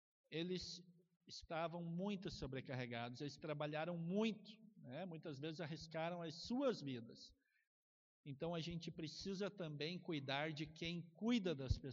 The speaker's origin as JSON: {"language": "Portuguese", "town": "Bom Jesus", "region": "Rio Grande do Sul", "country": "Brazil", "tie": "born or raised there", "lives_now": "Caxias do Sul, Brazil", "said": "eu sou natural de Bom Jesus, minha família mora em Bom Jesus. Eu moro em Caxias, mas estou sempre pela região."}